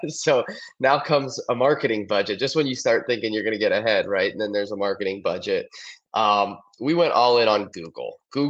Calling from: Queen Creek, Arizona, United States; I'm in Queen Creek, Arizona today.

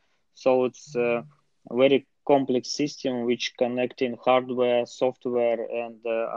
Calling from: Novosibirsk, Novosibirsk Oblast, Russia; English is a second language; I'm calling from Siberia. It's the center of the Russia, Novosibirsk city.

